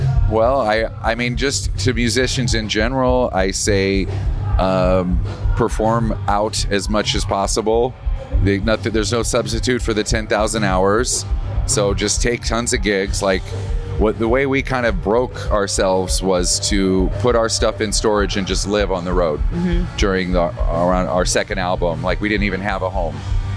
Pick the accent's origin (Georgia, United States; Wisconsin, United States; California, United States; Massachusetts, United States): Wisconsin, United States